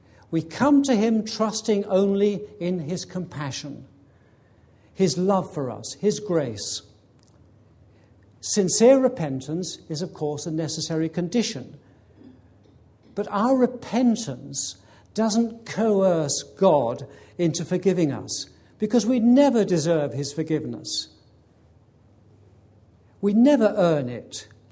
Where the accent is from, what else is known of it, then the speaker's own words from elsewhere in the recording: England, United Kingdom; Okay, what gives it away that I'm English?